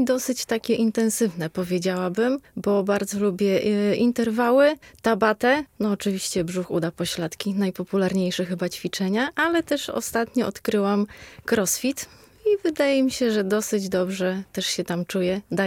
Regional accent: Białystok, Podlaskie Voivodeship, Poland; Ja jestem z Białegostoku i tam byłam w szkole podstawowej.

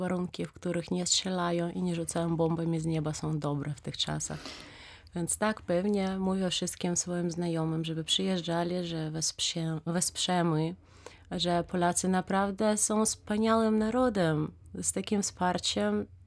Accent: Kharkiv, Kharkiv Oblast, Ukraine; now in Poland; Tak, dokładnie. Ja jestem z Ukrainy. Ja urodziłam się w mieście Charkowie.

